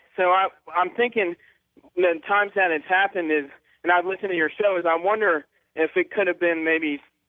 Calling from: Richmond, Virginia, United States; I'm calling from Richmond, Virginia.

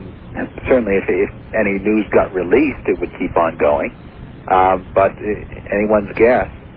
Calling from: Vermont, United States

